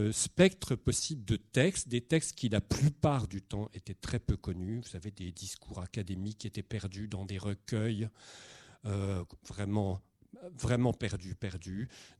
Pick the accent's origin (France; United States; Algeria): Algeria; first language Kabyle and Arabic; French is a second language; tout a commencé en Algérie, mon pays natal. Je suis le fruit, amer ou sucré, je ne sais, d'un pluriculturalisme des plus beaux. Mon père est kabyle, ma mère est arabe.